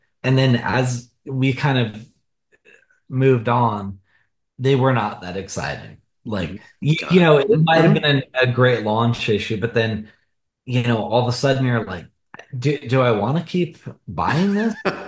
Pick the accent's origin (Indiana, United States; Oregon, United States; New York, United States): Oregon, United States; Portland; I went back up to Portland, which is my hometown.